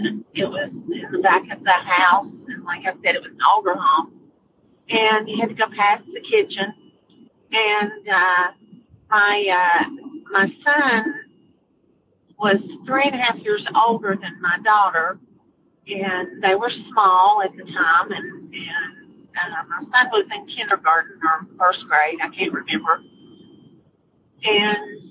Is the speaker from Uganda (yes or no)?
no; Concord, North Carolina, United States